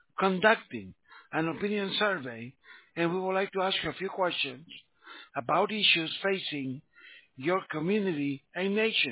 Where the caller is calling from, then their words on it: Los Angeles, California, United States; I'm calling you from L.A., sir.